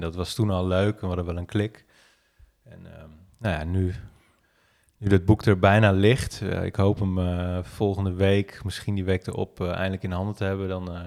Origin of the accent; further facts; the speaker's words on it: IJssel valley, Netherlands; kustlijn in de IJsselvallei kan komen te liggen. Nou, dat is de regio waar ik woon, dat is de regio waar ik ben opgegroeid.